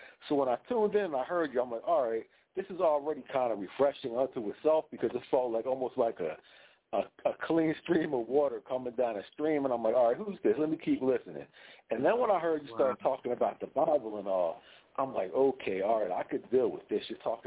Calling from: New Jersey, United States; I'm calling from South Jersey.

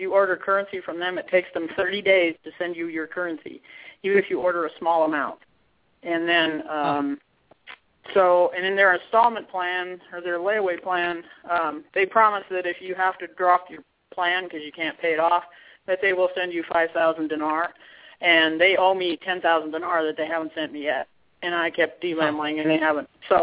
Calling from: Fairfield, Iowa, United States; I'm calling from Fairfield, Iowa

